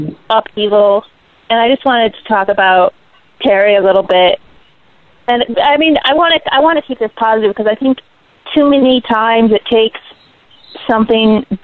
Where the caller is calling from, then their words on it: Brooklyn, New York, United States; Hey, Steele … calling from Brooklyn.